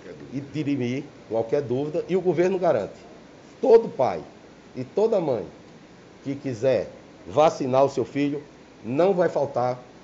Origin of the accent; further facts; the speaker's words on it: João Pessoa, Paraíba, Brazil; born there; além de prefeito da cidade onde eu nasci, ele é um grande amigo meu